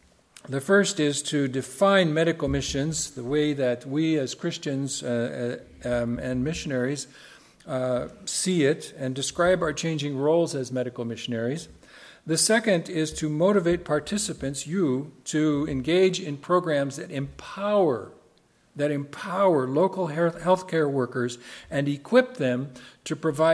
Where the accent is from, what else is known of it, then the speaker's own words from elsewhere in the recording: Cambodia; We were going to go to Asia, where we grew up. She grew up in Vietnam. I grew up in Cambodia. We went to the mission school together